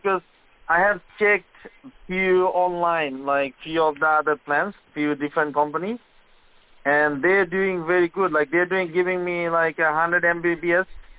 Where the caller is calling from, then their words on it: Cyprus; I'm calling from Cyprus, Kari Kari